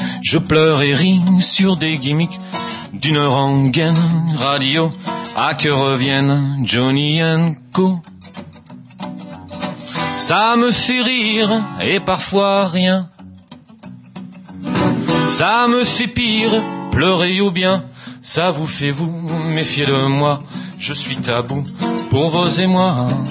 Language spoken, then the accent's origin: French; Lille, Hauts-de-France, France; Je suis de Lille, oui.